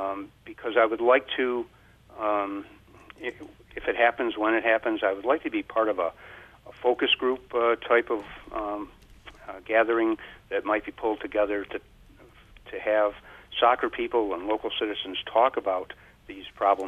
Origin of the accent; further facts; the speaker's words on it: Caledonia, United States; I'm from Caledonia, but I only sleep here.